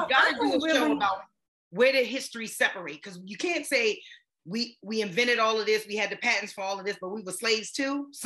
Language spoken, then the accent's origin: English; Maryland, United States; I've been to the ocean a million times, I'm from Maryland, like, come on now.